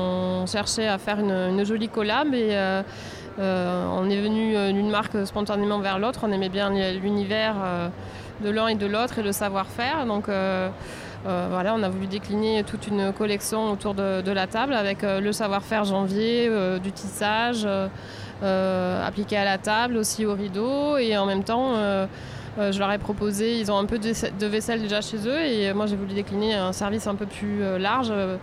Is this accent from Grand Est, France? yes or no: no; Occitanie, France; now in Paris, France; Aveyronnaise à Paris.